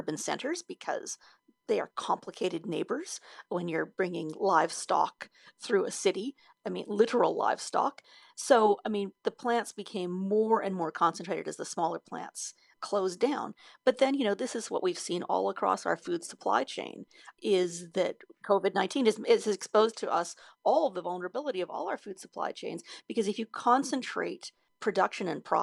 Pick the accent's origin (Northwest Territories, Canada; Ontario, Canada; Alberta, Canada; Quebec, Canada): Alberta, Canada; Edmonton; when I was a kid growing up in Edmonton